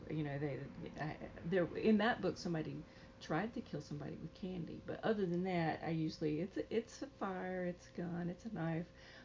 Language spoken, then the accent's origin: English; Mississippi, United States; And I'm from Mississippi, and it took me a while to figure out a story that was the one I wanted to tell about my home.